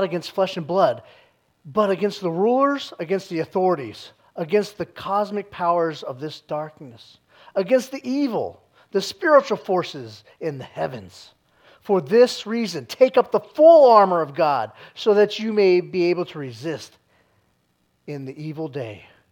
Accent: Texas, United States; I am from Texas, so howdy, y'all.

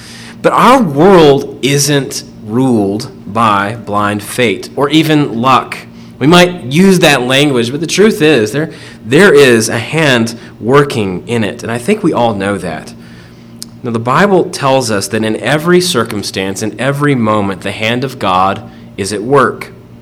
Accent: the South, United States; It's just I grew up in the South at the heyday of the Atlanta Braves, and that's what I wanted to do.

